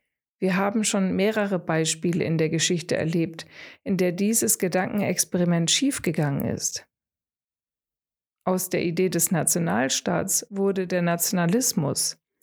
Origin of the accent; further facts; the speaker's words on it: Munich, Bavaria, Germany; Zumindest beobachte ich das in meiner Heimatstadt München.